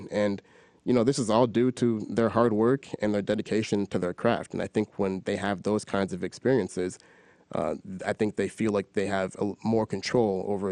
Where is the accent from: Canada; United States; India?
Canada; I grew up in Canada, and my parents are, my dad is from Haiti, and my mom is from Cameroon.